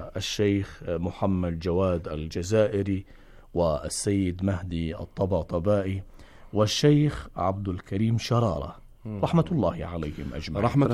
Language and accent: Arabic; Najaf, Najaf Governorate, Iraq; في الواقع ولدت في النجف الأشرف سنة 1306 هجرية، وكنت الولد الأكبر لوالدي